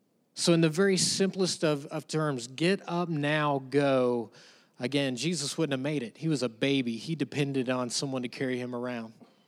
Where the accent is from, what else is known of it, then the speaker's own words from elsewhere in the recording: Virginia, United States; now in Kansas, United States; People ask me all the time, I'm not from Kansas. I grew up in the mountains of Virginia.